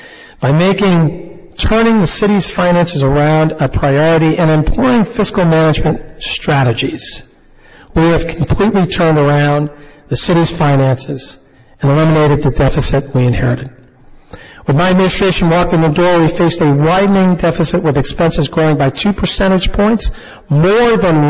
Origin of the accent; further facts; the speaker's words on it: Newton, Massachusetts, United States; The chance to be mayor of my hometown and work to provide the next generation of Newtonians the same opportunities that I had.